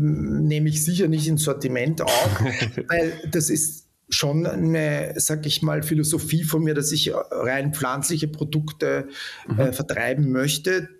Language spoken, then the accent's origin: German; Austria; bin da aber als Österreicher